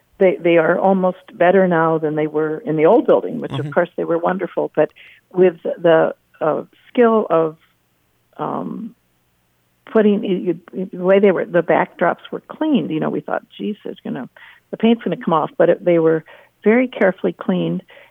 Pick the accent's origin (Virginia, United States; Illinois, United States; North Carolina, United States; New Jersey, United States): Illinois, United States; I'm from Illinois. I came up to the university to go to school and became a tour guide.